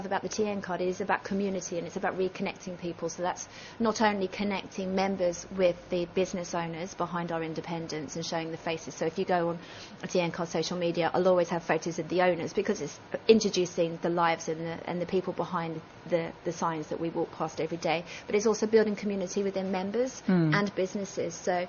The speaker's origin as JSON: {"language": "English", "town": "Hayes", "region": "London", "country": "United Kingdom", "tie": "born or raised there", "lives_now": "Tunbridge, United Kingdom", "said": "I'm not from around here. I grew up in Hayes in Bromley."}